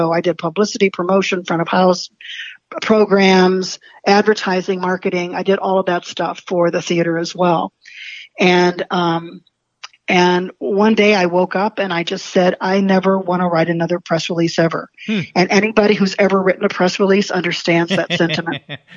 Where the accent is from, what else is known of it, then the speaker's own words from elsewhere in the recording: St. Louis, Missouri, United States; I was raised in St. Louis.